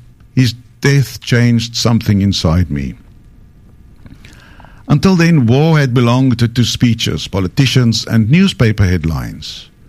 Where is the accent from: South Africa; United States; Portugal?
South Africa; For boys growing up in South Africa during the 1980s, they carried a fear that none of us could quite name.